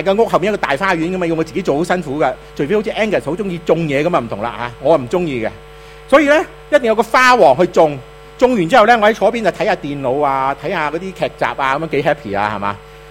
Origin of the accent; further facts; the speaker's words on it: Hong Kong; also born or lived in Philippines; 以为我香港人，我真系香港人，不过我菲律宾住咗咁耐，识听菲律宾话噶嘛。